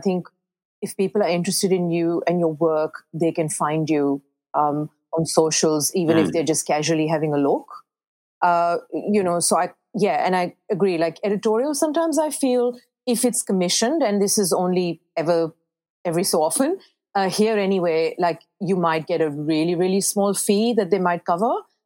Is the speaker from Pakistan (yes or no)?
yes; Pakistan; now in Australia; It was interesting because I come from Pakistan, and I've called Australia home for like many, many years now.